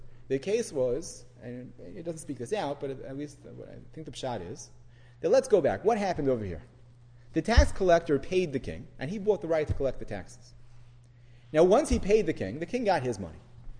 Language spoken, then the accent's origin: English; New Jersey, United States; Now, I'm saying that even though I'm from New Jersey.